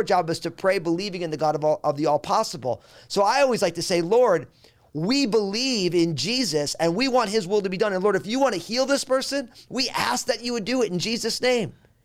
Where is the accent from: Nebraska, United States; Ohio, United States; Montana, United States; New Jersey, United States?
New Jersey, United States; also born or lived in California; I moved to my home state of New Jersey from California